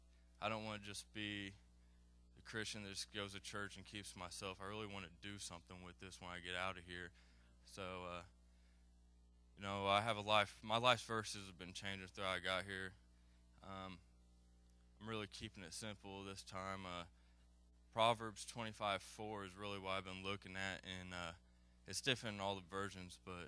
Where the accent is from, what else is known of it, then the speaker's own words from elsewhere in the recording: Brownsburg, Indiana, United States; I'm from Brownsburg, Indiana.